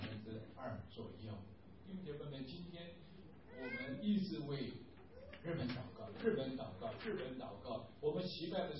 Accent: China; now in Japan; 100年前我们中国人不信

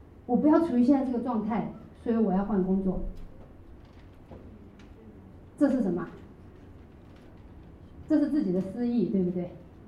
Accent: China; 有时候我们中国人比较随便一点哈

